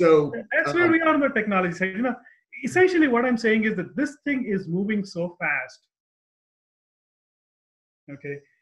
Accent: India; I'm not that old, but I grew up in India.

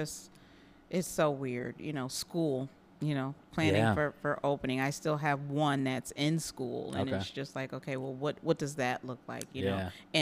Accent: Syracuse, New York, United States; I was born and raised here in Syracuse.

